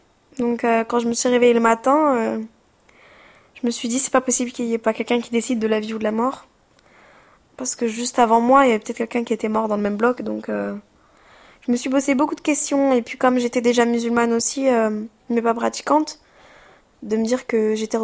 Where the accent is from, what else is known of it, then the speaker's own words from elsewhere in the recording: France; ça fait 22 ans que je suis née en France, mes parents sont en France, mes grands-parents sont en France, j'ai été à l'école française aussi